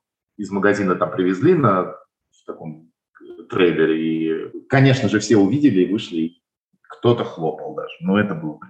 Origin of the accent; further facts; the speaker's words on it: Moscow, Russia; Я сам из Москвы и всегда хотел кататься в Москве